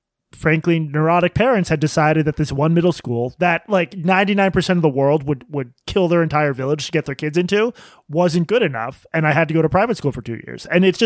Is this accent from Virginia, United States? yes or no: no; Massachusetts, United States; I grew up outside Boston in like a wealthy suburb.